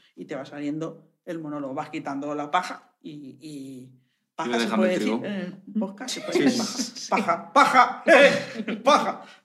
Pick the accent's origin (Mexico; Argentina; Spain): Spain; Tavernes Blanques, Valencian Community; tú eres de Taberners Blanca. Y digo, ¿te sabes mi pueblo?